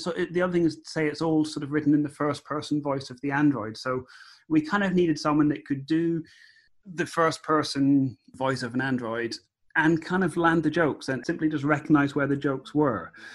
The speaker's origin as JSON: {"language": "English", "town": "Edinburgh", "region": "Scotland", "country": "United Kingdom", "also_born_or_lived": "London", "moved": "yes", "lives_now": "United States", "said": "because I am Scottish. I'm from Edinburgh. I lived in London for about 10 years, and then I've been out here in the US for 6 or 7 years now. So I think, unfortunately, the accent does go."}